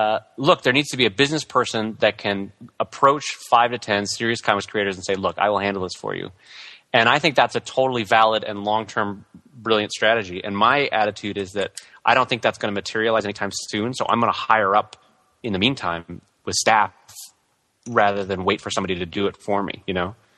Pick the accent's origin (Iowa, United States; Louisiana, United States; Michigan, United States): Iowa, United States; Des Moines; I'm from Des Moines.